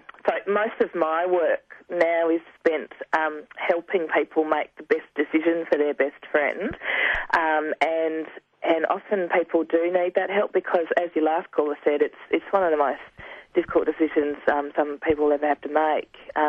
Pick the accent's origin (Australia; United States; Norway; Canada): Australia; Melbourne, Victoria; I'm a veterinarian from Melbourne.